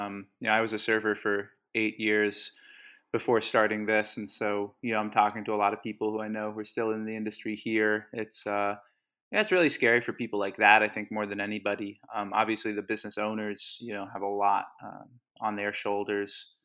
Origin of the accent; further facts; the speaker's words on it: Havertown, Pennsylvania, United States; also born or lived in Hawaii; I grew up in Hawaii actually till I was 10. My dad and my mom moved out there for a while, and you know, eventually came back in the mid 90s, moved to the Philly suburbs in Havertown.